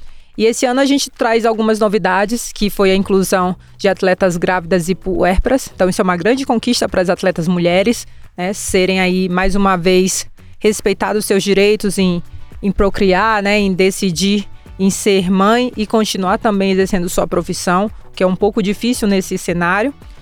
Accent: São Luís, Maranhão, Brazil; born there; eu nasci uma menina preta, pobre, em São Luís do Maranhão, infelizmente ainda hoje o estado mais pobre da nossa nação

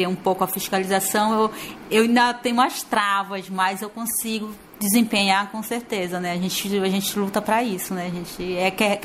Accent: Amazonas, Brazil; Eu sou, como eu estava falando, sou amazonense. Adoro minha origem. Sou descendente indígena.

